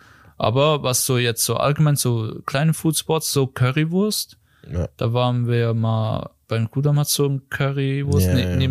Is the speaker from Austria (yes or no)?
no; Switzerland; als Schweizer